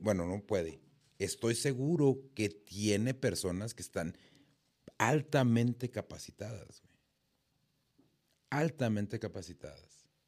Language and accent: Spanish; Ciudad Juárez, Chihuahua, Mexico; los que somos de Juárez sabemos